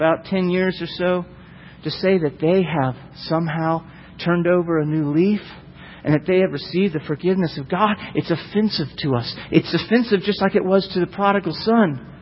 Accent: Florida, United States; Growing up in Florida and living not too far from Stark, where the state prison and where Bundy resided

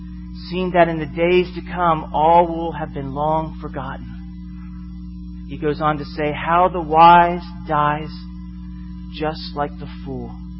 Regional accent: Florida, United States; I grew up in Florida and I was anxious to get back to the haunted mansion when our family went on a vacation last year.

